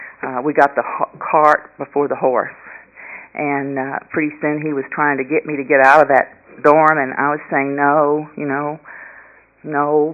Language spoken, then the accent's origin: English; Carrollton, Texas, United States; I grew up in Carrollton, Texas.